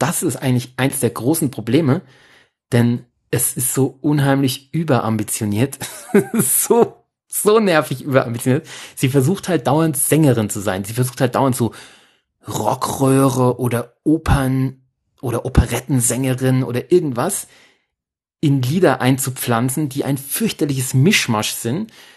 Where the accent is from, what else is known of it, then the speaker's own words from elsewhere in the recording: Aschaffenburg, Bavaria, Germany; Viel schlimmer. Bei uns in Aschaffenburg trat neulich ein Act auf.